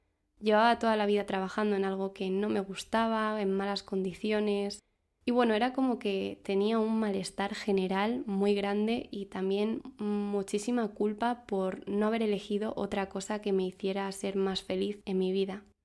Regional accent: Madrid, Community of Madrid, Spain; tengo 26 años, soy de Madrid y ahora mismo me encuentro en un proceso de empezar de cero.

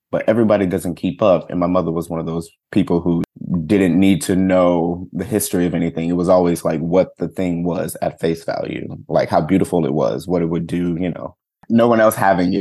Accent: Jackson, Mississippi, United States; Yeah, I grew up in Jackson, Mississippi. It's the capital of Mississippi, Jackson is, and it felt like a city.

